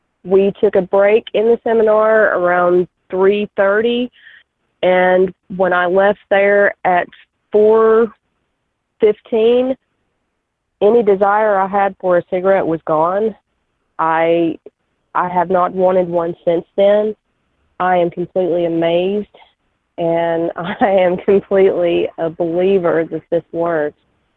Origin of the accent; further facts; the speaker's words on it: Philadelphia, Tennessee, United States; I'm from Philadelphia, Tennessee, and I am a 47-year-old female.